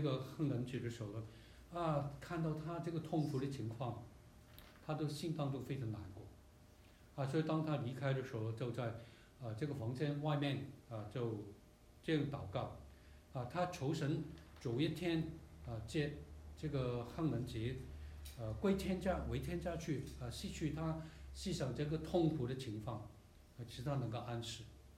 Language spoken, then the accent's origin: Chinese; China; 我们中国人有句话，人无远虑必有什么近忧。